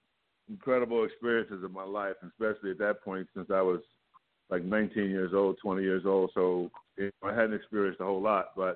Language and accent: English; Philadelphia, Pennsylvania, United States; But then to get traded to Philadelphia, which was my home team, but was also my hometown